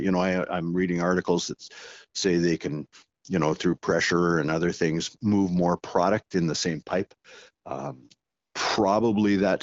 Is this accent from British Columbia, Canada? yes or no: yes; British Columbia, Canada; there's no reason to believe that that we as British Columbians can't be world leaders in those kinds of projects.